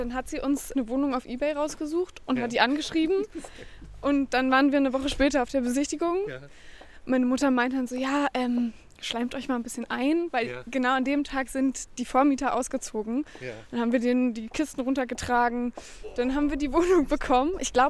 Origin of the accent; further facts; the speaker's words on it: Potsdam, Brandenburg, Germany; born there; now in Berlin, Germany; geboren bin ich aber in Potsdam.